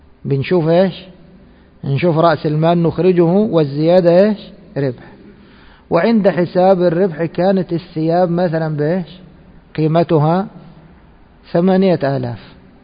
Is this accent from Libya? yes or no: no; Egypt; نحن أدركنا العملة في بلادنا مصر لما كانت من النحاس